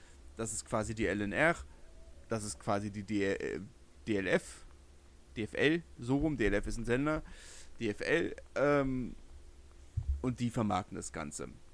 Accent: Berlin, Germany; Ich komme aus Lichterfelde, das ist in Südberlin.

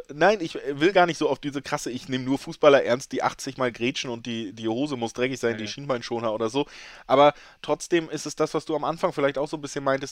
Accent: Hamburg, Germany; Ich komme ja originär aus Hamburg.

